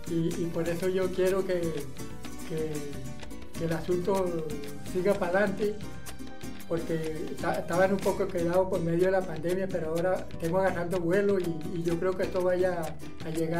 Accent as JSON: {"language": "Spanish", "town": "Cumaná", "region": "Sucre", "country": "Venezuela", "lives_now": "Caracas, Venezuela", "said": "vengo de Cumaná, del estado Sucre, y estoy aquí en Caracas ahorita"}